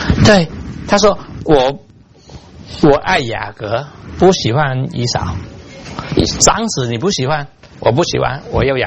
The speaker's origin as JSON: {"language": "Chinese", "country": "China", "said": "我是中国人，所以我看到中国古代好惨"}